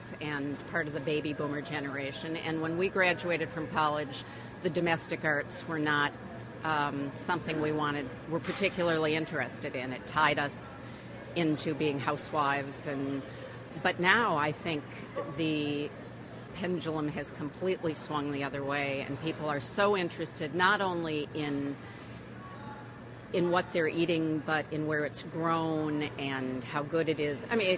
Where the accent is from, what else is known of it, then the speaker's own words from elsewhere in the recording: Minnesota, United States; also born or lived in Texas / New Jersey; I moved here from Texas, and I had lived in New Jersey, and I grew up in Minnesota, and none of them had markets like this.